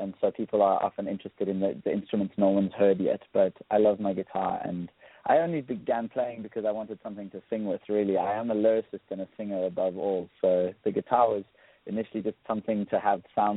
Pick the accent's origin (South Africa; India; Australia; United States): South Africa; So I grew up in South Africa listening to …